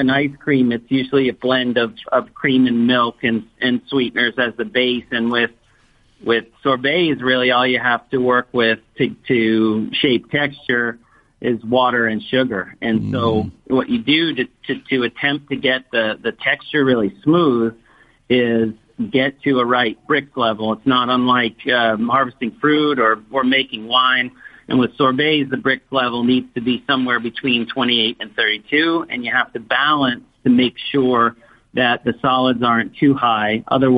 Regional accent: New York, United States; No, no, I'm a Long Island boy, and my father was and still is athletic director and football coach.

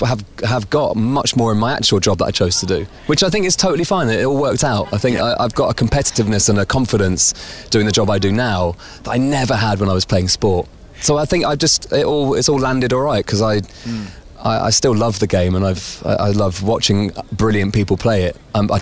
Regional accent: Bromley, South East England, United Kingdom; also born or lived in Essex / Hertfordshire; I was born in Bromley, so I'm from Kent. Then we moved to Essex when I was about 11. And then we moved to Hertfordshire when I was about 14.

